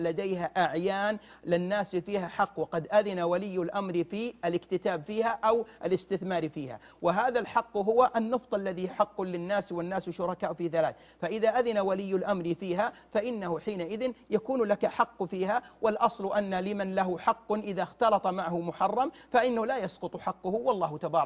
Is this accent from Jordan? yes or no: no; Saudi Arabia; وهو ما يوجد عندنا في المملكة العربية السعودية والحمد لله